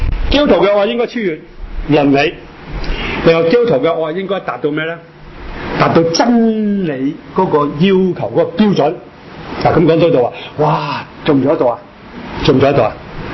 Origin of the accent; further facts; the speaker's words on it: China; 傍晚就系逾节啦，即系我哋中国人嘅新年。